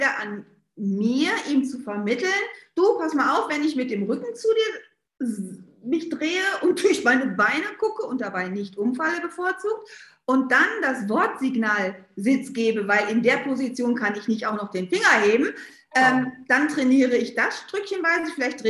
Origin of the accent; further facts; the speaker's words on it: North Rhine-Westphalia, Germany; Bei uns im Pott heißt das Muckibude.